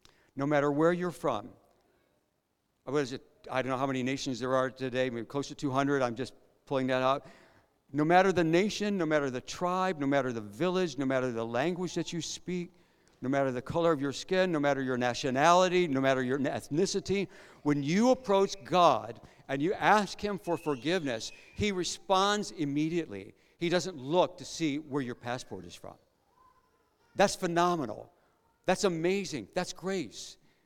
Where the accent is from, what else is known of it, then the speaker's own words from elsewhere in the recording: Midwest, United States; moved away as an adult; you know I'm from the United States. You know I'm from the Midwest part of the United States.